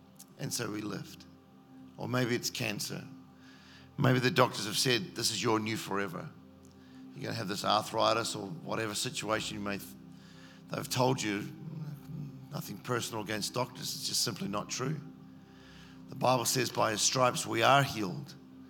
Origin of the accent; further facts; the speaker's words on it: New Zealand; born there; I was born in New Zealand